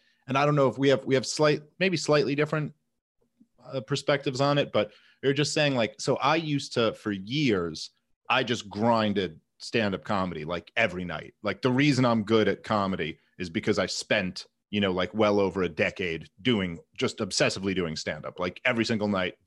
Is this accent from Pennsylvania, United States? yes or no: no; Brooklyn, New York, United States; Number one, I'm from Brooklyn, and so it's, you know, going home and doing a show in Brooklyn is fun